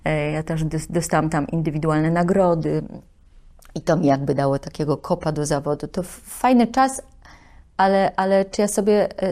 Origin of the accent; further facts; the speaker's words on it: Silesian Voivodeship, Poland; ja jestem ze Śląska, więc ja jestem rubaszna.